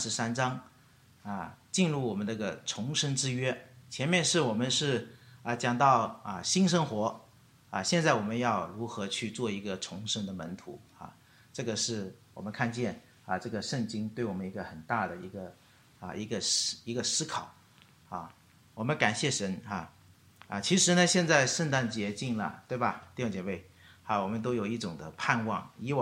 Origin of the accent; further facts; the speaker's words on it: China; 我是在中国土生土长的